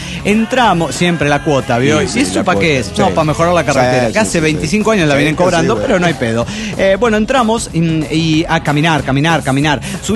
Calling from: Morelia, Michoacán, Mexico; Soy la hippie de Morelia, Michoacán.

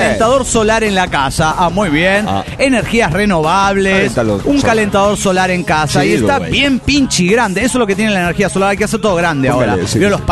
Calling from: La Plata, Buenos Aires Province, Argentina; de La Plata, Argentina.

